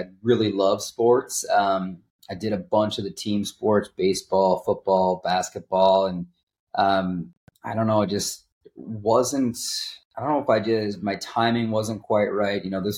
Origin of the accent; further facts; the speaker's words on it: Minnesota, United States; There were professional snowboarders out west, and I grew up in Minnesota.